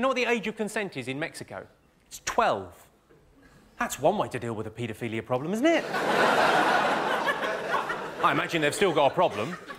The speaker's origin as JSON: {"language": "English", "town": "Slough", "region": "South East England", "country": "United Kingdom", "tie": "born or raised there", "said": "I grew up in Slough in the 1970s."}